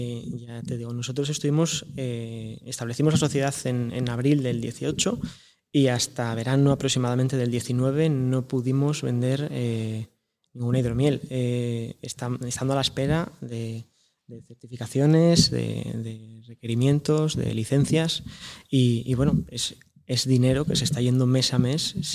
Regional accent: Avilés, Asturias, Spain; Bueno, yo soy de Avilés

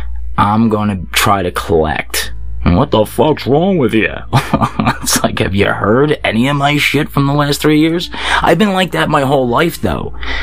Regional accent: Philadelphia, Pennsylvania, United States; because I grew up in Philly, and I guess it's also ADD coming out of me.

